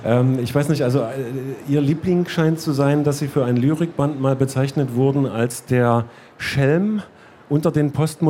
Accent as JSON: {"language": "German", "region": "East Germany", "country": "Germany", "said": "Ich stamme aus dem Osten"}